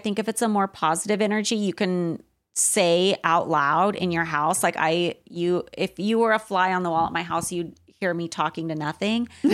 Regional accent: Craig, Alaska, United States; We lived in a really small town. Sometimes, even before we settled in the town I was in, Craig, when I was preschool age, we would live in places that were very off the grid.

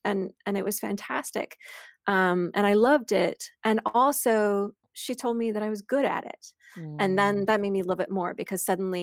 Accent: Missouri, United States; born or raised there

